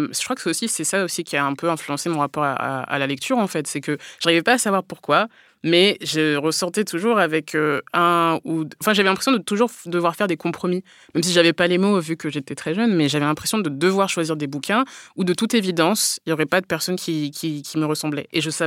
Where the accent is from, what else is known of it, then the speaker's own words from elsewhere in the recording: Orléans, Centre-Val de Loire, France; born there; Bah, je suis née à Orléans, donc j'aimerais bien, mais je me sens pas concernée.